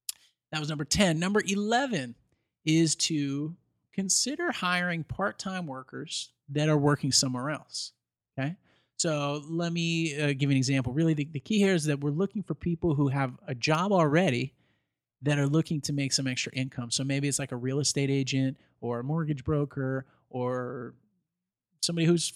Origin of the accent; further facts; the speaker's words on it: Syracuse, New York, United States; But if I went back to my hometown in Syracuse, New York, you can't go to a mall or a restaurant or anything without seeing somebody you know.